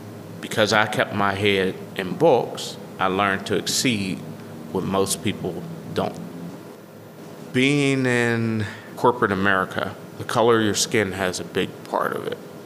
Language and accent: English; Wilkinsburg, Pennsylvania, United States; Like I said, I grew up in Wilkinsburg, and that's how my police officers were then.